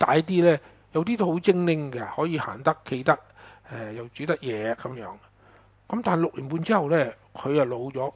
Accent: Hong Kong; 其实呢四个名词嚟形容我哋香港人嘅处境啊，都好适合

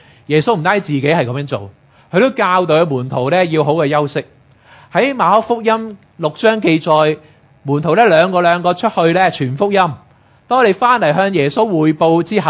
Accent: Hong Kong; 我哋香港人呢最叻就係忙碌嘅工作

